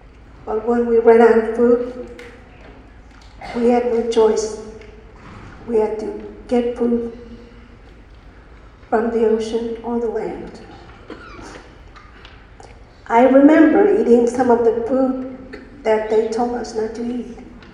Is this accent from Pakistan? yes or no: no; Rongelap, Marshall Islands; I was only 4 years old when the U.S. returned the Rabaul people back to the island.